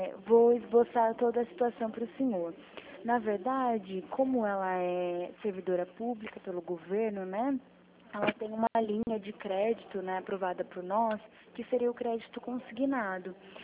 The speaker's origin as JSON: {"language": "Portuguese", "town": "Araras", "region": "São Paulo", "country": "Brazil", "said": "eu retornei para minha cidade, que é Araras, próximo de Prudente também."}